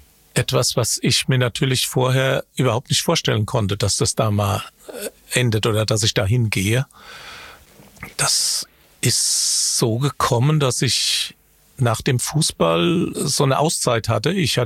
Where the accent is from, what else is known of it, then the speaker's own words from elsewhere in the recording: Worms, Rhineland-Palatinate, Germany; now in Hamburg, Germany; Nee, das mit Worms ist jetzt auch Vergangenheit. Also das ist halt meine Heimatstadt, wo ich herkomme und wo ich immer gerne zurückfahre. Aber ansonsten ist Hamburg schon meine Heimat geworden